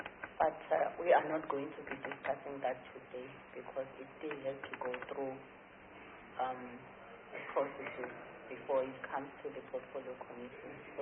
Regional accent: Harding, KwaZulu-Natal, South Africa; born there; I was born in Harding, so I'm very focused on issues of rural development because that area is not yet developed.

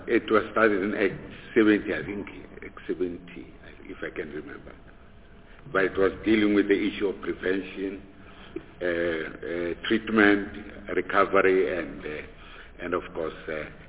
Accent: Bushbuckridge, Mpumalanga, South Africa; also born or lived in Larry Selborne; I was born in Larry Selborne and brought up in Bushbuckridge in Mpumalanga.

